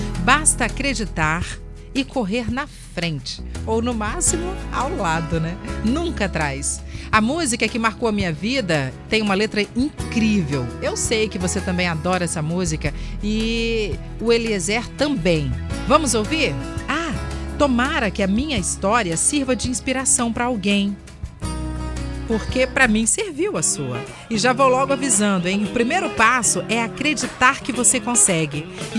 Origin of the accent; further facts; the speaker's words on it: Vitória, Espírito Santo, Brazil; sou do centro de Vitória.